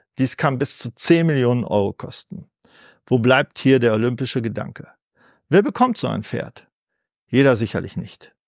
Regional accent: North Rhine-Westphalia, Germany; Dann kam mir als Ostwestfale der Standardruhepuls von 35 auch mal hochschnellen auf 37.

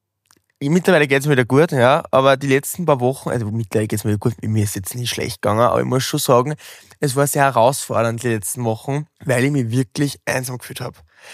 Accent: Wels, Upper Austria, Austria; Gleich mal für Österreich, für meine Heimatstadt in Wels.

